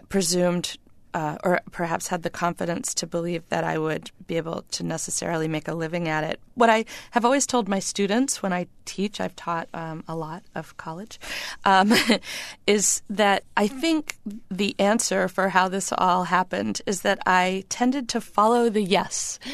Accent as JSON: {"language": "English", "town": "Bangor", "region": "Maine", "country": "United States", "tie": "born or raised there"}